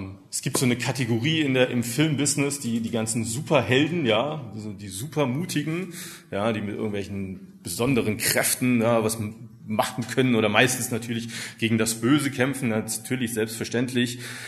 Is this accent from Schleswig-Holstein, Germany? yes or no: no; Hesse, Germany; now in Görlitz, Germany; Ich bin seit 12 Jahren Görlitzer. Bin gebürtiger Hesse. Da habe ich die meiste Zeit meines Lebens gelebt. Da bin ich groß geworden. Meine Eltern sind Christen